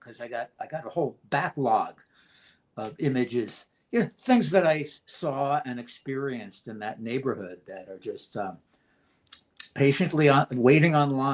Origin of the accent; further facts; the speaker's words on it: New York City, New York, United States; being born and raised in New York City, right there on the East Side, the Lower East Side, the Tompkins Square district, which is such a crossroads.